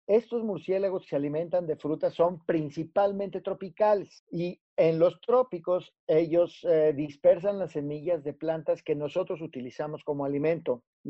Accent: Mexico; yo como mexicano, ¿qué te voy a poder decir

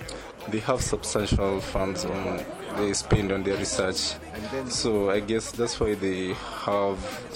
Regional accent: Kenya; now in Uganda; I come from Kenya, but I'm studying in Uganda at Makerere University.

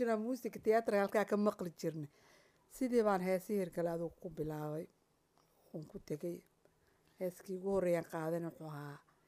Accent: Burao, Togdheer, Somalia; also born or lived in Mogadishu; waxaan ku dhashay xamar yaraantaydii intii hore ogaa waxaan kusoo barbaaray burco kadibna xamar baan kusoo noqday

